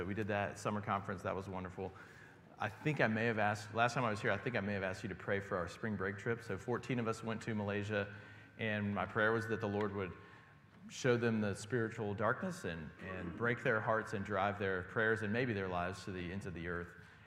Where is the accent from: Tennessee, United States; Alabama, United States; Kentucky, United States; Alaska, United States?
Alabama, United States; I'm from Alabama, my wife's from Georgia, so we just had 3 weeks where we were road tripping. So we drove back from Alabama yesterday, and it's good to be back.